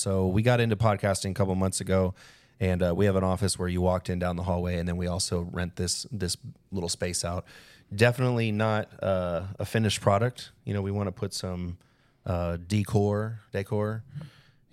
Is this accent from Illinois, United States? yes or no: yes; Chicago, Illinois, United States; also born or lived in Austin, United States; I'm a Texas native myself. I was born in Austin, but I grew up in Chicago.